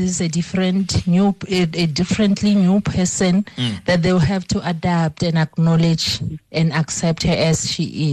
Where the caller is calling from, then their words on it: Pretoria, Gauteng, South Africa; I'm listening online from Pretoria.